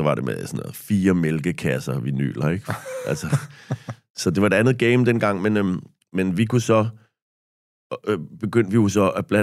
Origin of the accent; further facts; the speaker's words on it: Copenhagen, Capital Region of Denmark, Denmark; jeg er også fra Christianshavn.